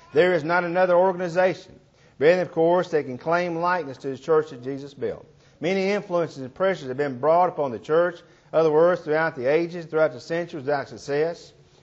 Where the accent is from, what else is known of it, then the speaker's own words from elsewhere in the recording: Ashland City, Tennessee, United States; I am from Ashland City most of all my life. I've moved around, of course, for different reasons. Worked with congregations in different parts of the country. I'm home now to stay.